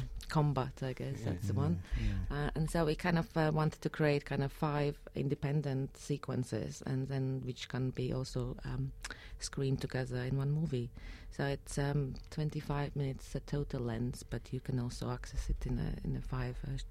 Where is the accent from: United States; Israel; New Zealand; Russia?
Russia; English is a second language; I grew up in Soviet Union